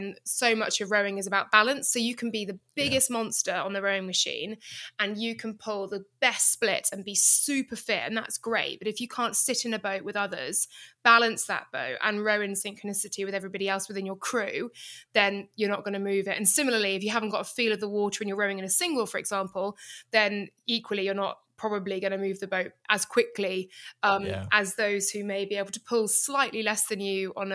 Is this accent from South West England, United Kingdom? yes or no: yes; South West England, United Kingdom; I grew up in Gloucestershire, and I've moved around a fair bit, and I've still have moved back to where I grew up.